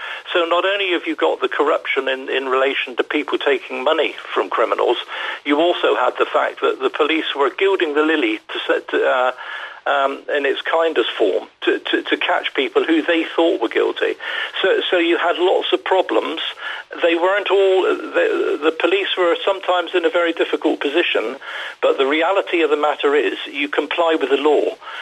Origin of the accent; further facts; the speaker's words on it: South West England, United Kingdom; moved away as an adult; now in London, United Kingdom; I was a country boy, born and brought up in Devon, small town.